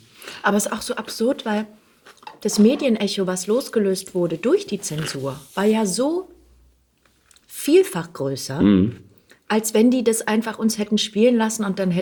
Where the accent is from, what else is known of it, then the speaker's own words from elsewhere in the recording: Heidenheim, Baden-Württemberg, Germany; Genau, ich bin in Heidenheim groß geworden, auf der Schwäbischen Alb. Mhm. Das liegt zwischen Ulm und Stuttgart, eine Kleinstadt.